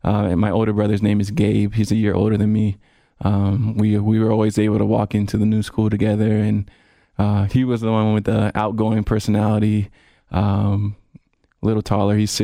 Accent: Honolulu, Hawaii, United States; born there; The where was I born question is easy. I was born in Honolulu, Hawaii. Raised is a little tougher because I bounced around all over the place.

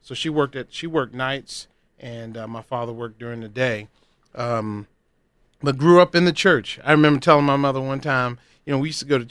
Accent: Baltimore, Maryland, United States; Actually, I'm from Baltimore, Maryland. I was born in the late 60s, 1968 to be exact. And so I grew up in a very humid climate and stayed in Baltimore until I went off to college, University of Maryland

